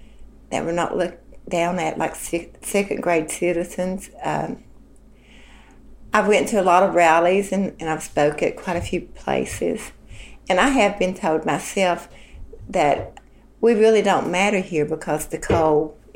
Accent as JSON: {"language": "English", "town": "Lenoir", "region": "West Virginia", "country": "United States", "said": "I'm from Lenoir, West Virginia. I've lived here for the last 47 years."}